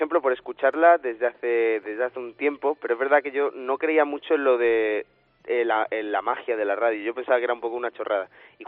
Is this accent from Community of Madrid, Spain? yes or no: no; Málaga, Andalusia, Spain; yo que soy de Málaga, trabajo en Radio Victoria